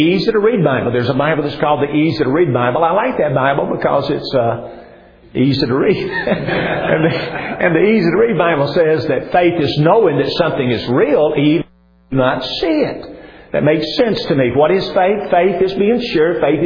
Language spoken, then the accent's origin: English; Huntsville, Alabama, United States; now in Hendersonville, United States; I've lived in Hendersonville most of my life. I grew up in Huntsville, Alabama. Been in Hendersonville for the last 25 years. Been in Middle Tennessee for the last 30 plus years.